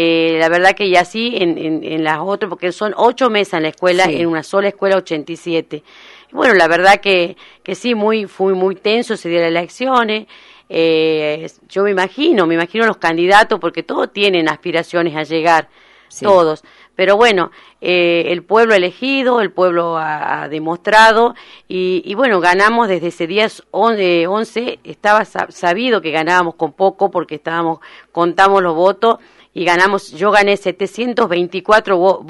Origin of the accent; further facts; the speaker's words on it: Las Cejas, Tucumán, Argentina; Y bueno, mi pueblo, gracias a Dios, trabajando